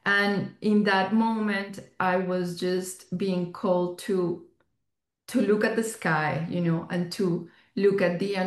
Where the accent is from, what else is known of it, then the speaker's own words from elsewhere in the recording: Bogota, Bogotá D.C., Colombia; now in United States; Okay, so I am from Bogota, Colombia. And I live right now in the United States.